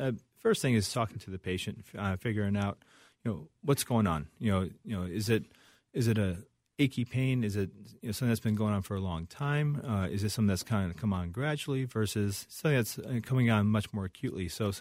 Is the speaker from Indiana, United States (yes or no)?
no; Chicago, Illinois, United States; also born or lived in Cambridge, United States; So from Chicago originally.